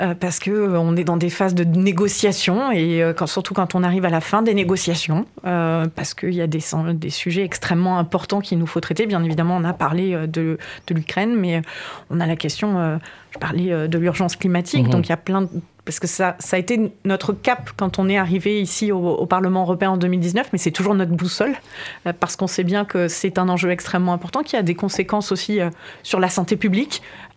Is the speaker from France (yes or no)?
yes; France; en tant que Français, que nous vivons en paix